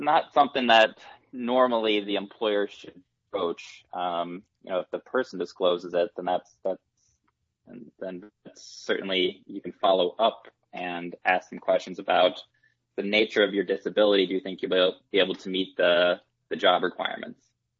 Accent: Illinois, United States; Well, I'm originally from Illinois, central Illinois.

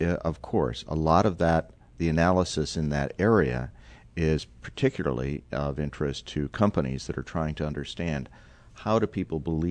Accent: Illinois, United States; I grew up in Northern Illinois and watched the TV weather guy on Channel 2.

